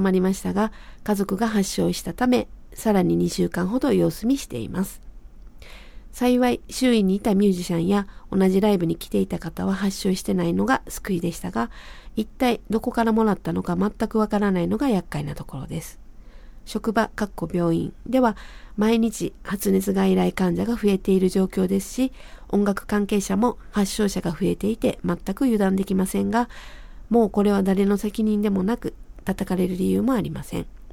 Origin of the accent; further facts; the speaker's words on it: Fukuoka, Japan; 翌日は僕の地元近くの箱崎宮前の桃庵で明るい時間にスタート。